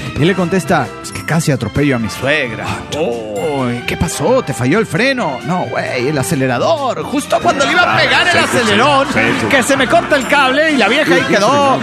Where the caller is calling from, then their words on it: Coatzacoalcos, Veracruz, Mexico; Hola, ¿qué tal? ¿Cómo están todos?